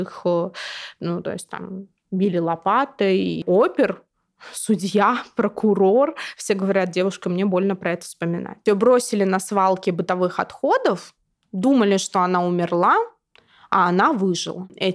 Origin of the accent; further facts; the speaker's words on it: Urals, Russia; потому что я сама с Урала